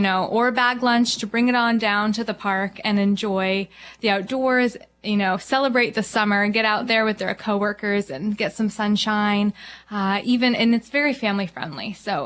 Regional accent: New Hampshire, United States; I grew up in New Hampshire, and I've been living out of state for a while.

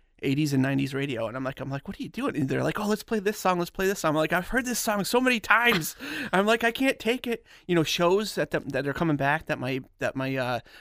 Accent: Massachusetts, United States; I grew up in Western Massachusetts. So okay. Northampton, Springfield area.

